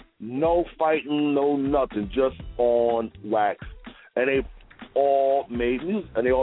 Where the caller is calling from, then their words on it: Staten Island, New York, United States; I'm calling from Staten Island in a snowstorm. That's what I'm calling in from right now, baby.